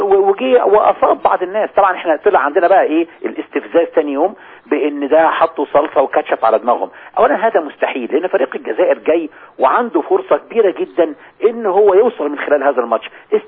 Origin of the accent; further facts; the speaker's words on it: Egypt; فقالوا أنت مصري؟ قلت لهم أيوة أنا مصري.